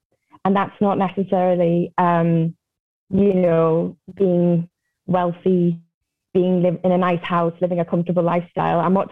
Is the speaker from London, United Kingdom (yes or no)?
no; North East England, United Kingdom; because of my accent, I'm from the northeast of England